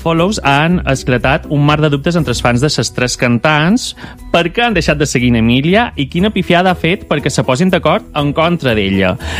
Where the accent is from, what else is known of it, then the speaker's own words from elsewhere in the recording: Balearic Islands, Spain; jo sé que tinc un accent estrany, però jo sabeu que sóc de Mallorca, no d'Argentina.